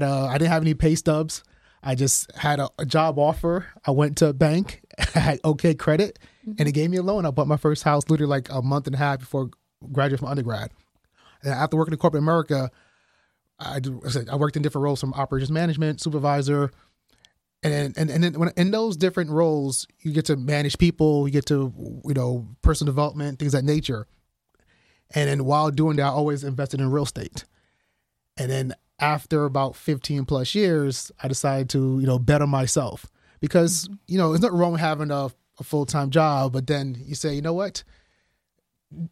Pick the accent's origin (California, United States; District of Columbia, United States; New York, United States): New York, United States; Brooklyn; also born or lived in Guyana; now in Pennsylvania, United States; I'm from the Caribbean, from Guyana. I grew up in Brooklyn, New York, and then I've lived in Pennsylvania for probably over 10 years now.